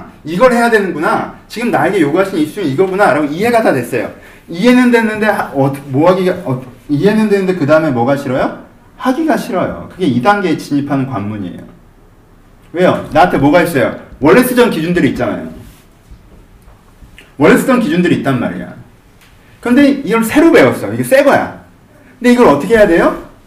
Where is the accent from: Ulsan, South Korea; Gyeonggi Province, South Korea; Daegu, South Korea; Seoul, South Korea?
Seoul, South Korea; 저는 전 거기가 고향이에요. 서울이 고향이란 말이에요. 난 이 도시가 고향이야.